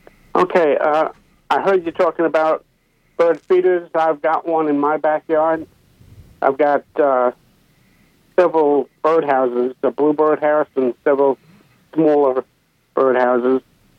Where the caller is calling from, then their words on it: Raleigh, North Carolina, United States; I'm from Northeast Raleigh.